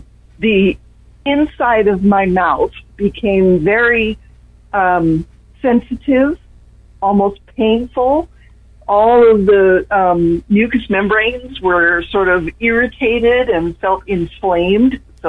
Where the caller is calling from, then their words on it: Ben Lomond, California, United States; from Ben Lomond.